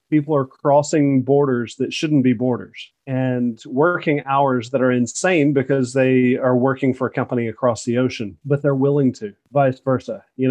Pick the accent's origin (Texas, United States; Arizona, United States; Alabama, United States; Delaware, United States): Alabama, United States; accent: Southern drawl; So my Southern drawl comes out, and here I am, good old boy from Alabama.